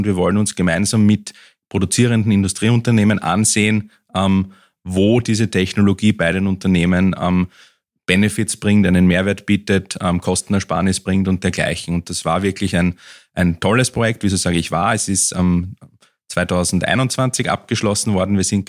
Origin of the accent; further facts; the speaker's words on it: Vienna, Austria; also born or lived in Lower Austria; Ich bin zwar gebürtiger Niederösterreicher aus dem Villachtal, bin aber dann lange aufgewachsen in Wien, bin auch dort in die Schule gegangen und dort studiert und lange an der TU in Wien gearbeitet und dann nach St. Pölten gekommen.